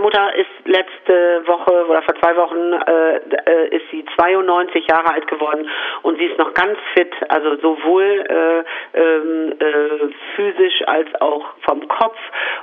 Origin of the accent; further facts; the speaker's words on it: Bramsche, Lower Saxony, Germany; ich komme ja aus Bramsche im Landkreis Osnabrück